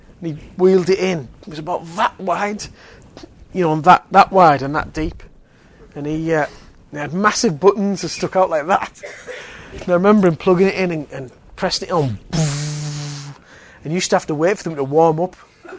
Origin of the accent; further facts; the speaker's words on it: Billingham, North East England, United Kingdom; But I remember I was 8, we grew up in Billingham, and we first got a colour television.